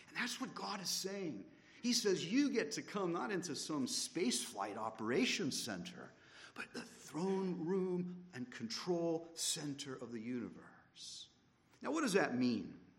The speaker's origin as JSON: {"language": "English", "town": "Pasadena", "region": "California", "country": "United States", "tie": "born or raised there", "said": "in my hometown, Pasadena."}